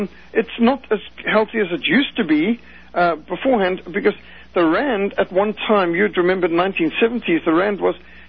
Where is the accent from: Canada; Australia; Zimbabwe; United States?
Zimbabwe; I grew up in Rhodesia, and it really was a paradise.